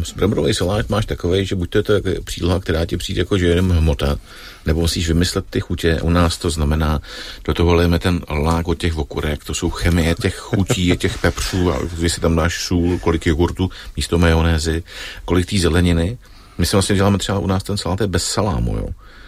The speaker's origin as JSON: {"language": "Czech", "town": "Ústí nad Labem", "region": "Ústí nad Labem Region", "country": "Czechia", "said": "Já jsem původně z Ústí nad Labem, kde jako byly i klobásy a řízky."}